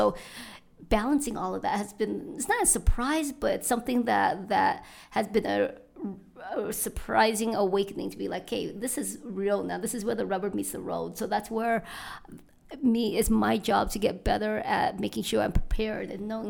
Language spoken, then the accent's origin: English; Salt Lake City, Utah, United States; also born or lived in Vietnam; So my family, we are refugees from Vietnam. My dad fought in the Vietnam War with the Americans. So we came to the U.S. as political asylums after the war, and came to Utah in 92. Grew up on the west side of Salt Lake.